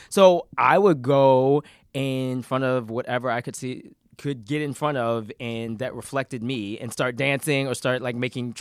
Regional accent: Baltimore, Maryland, United States; So Larry and I's mothers worked in the same department or same office in Baltimore. So we're both from Baltimore.

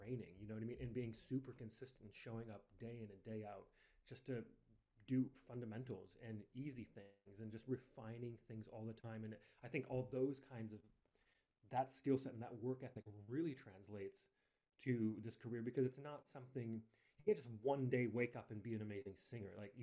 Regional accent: Montana, United States; because I grew up in Montana, which is, well, at least at the time, was not exactly somewhere guys would dance and sing.

